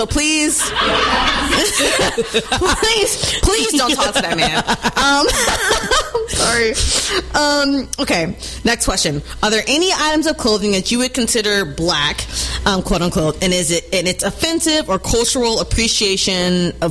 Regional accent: the South, United States; Yeah, I think as a Southerner, where girls, like, really, like, took off

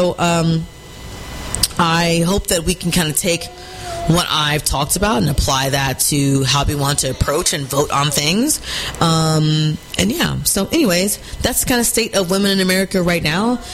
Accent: Texas, United States; when I talk to people who know me and I tell them I'm from Texas, one of the things that I always like to make a joke about is, like, I am a political refugee, right? Like, I left here, left Texas

